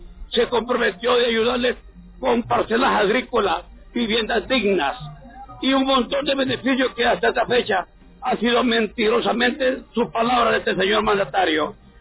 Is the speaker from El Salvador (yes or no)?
yes; El Salvador; Primeramente, nos dirigimos al pueblo salvadoreño, que como salvadoreños, pues, queremos defender la democracia, la libertad.